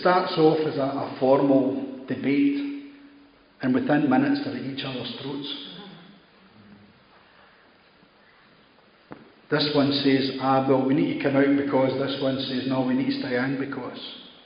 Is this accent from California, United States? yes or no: yes; View Park, California, United States; I was born and brought up in View Park.